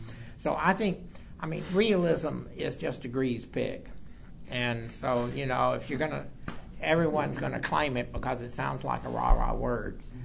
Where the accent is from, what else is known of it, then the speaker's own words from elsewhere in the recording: Texas, United States; I'm obviously a violent son of a bitch. I'm a Texan.